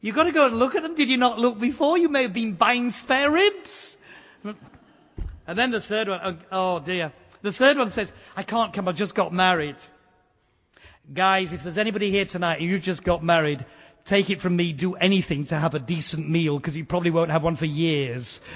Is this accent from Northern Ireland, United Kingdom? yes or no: no; Yorkshire and the Humber, United Kingdom; I come from Yorkshire in the northeast. We've always been rivals with Lancashire on the northwest.